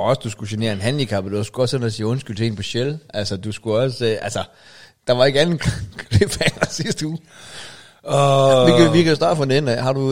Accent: Aalborg, North Denmark Region, Denmark; fordi jeg er fra Aalborg

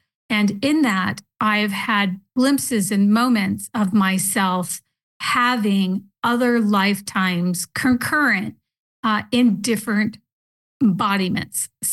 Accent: Parker, United States; That's what happened to me here in Parker, my hometown.

